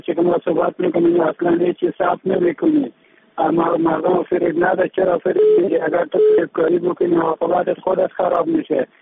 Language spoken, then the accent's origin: Persian; Afghanistan; من افغان هستم، قسم به خدا که سنه هیچ کس نیستم، از این خاک هستم.